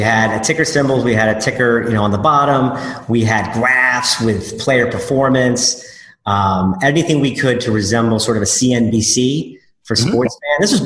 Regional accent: New Jersey, United States; We grew up together in the Jersey Shore

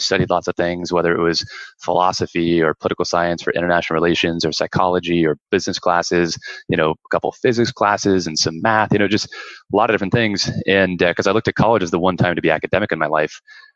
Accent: California, United States; Grew up in California.

